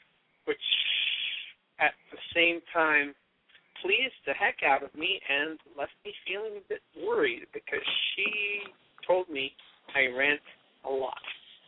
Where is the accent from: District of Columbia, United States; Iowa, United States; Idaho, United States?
District of Columbia, United States; Washington; now in Virginia, United States; which happens to be in my hometown or in my greater hometown, Washington, D.C.